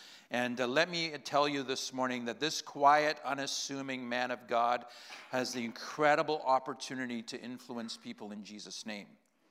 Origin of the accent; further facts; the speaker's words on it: KwaZulu-Natal, South Africa; born there; also born or lived in Swaziland; I am a child of Africa. I was born in Africa in a little place called Zululand in southern Africa. I lived for 12 years of my life in Swaziland.